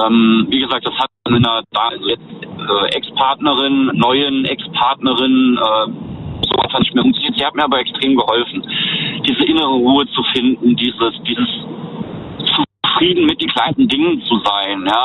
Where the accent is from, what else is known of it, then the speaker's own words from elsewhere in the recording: Rhineland-Palatinate, Germany; Ich komme aus der Eifeler Ecke, Nähe Nürburgring.